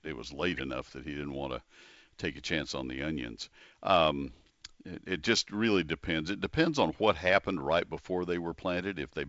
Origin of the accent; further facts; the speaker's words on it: College Station, Texas, United States; I grew up in College Station, and I can remember several cold spells that would have been extreme enough to kill olive trees.